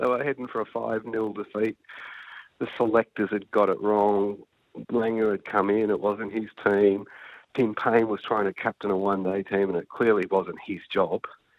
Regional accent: Bendigo, Victoria, Australia; I grew up in Kennington in Bendigo.

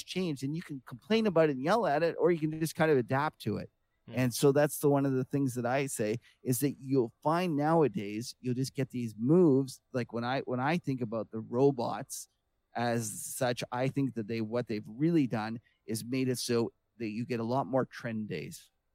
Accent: Canada; listen, I'm a Canadian anyways. We can't affect it.

